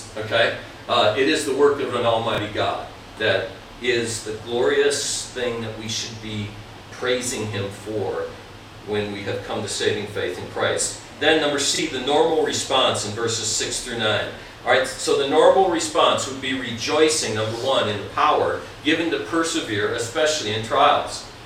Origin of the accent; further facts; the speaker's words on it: Minnesota, United States; I grew up in Minnesota, so I come